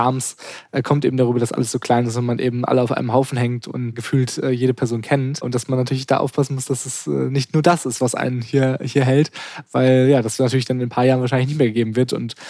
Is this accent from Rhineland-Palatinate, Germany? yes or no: no; North Rhine-Westphalia, Germany; now in Lüneburg, Germany; ich komme aus NRW. und war vorher noch nie in Lüneburg